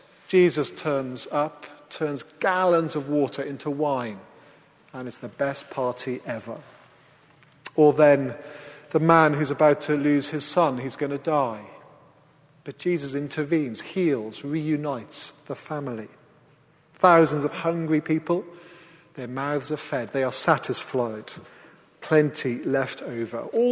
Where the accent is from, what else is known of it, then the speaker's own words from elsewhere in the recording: Wales, United Kingdom; I grew up in Wales